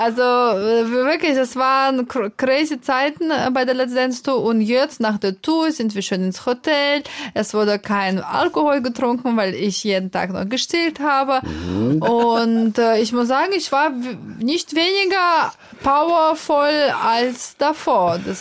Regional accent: Kazan, Tatarstan, Russia; Und ich komme aus der Stadt Kasan. Kasan liegt an einem wunderschönen Fluss Wolga. Aber Kasan ist 850 Kilometer sogar von Moskau entfernt.

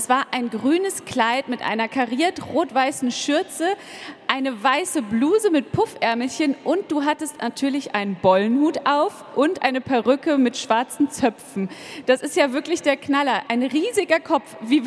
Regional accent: Mainz, Rhineland-Palatinate, Germany; ich komme aus Mainz.

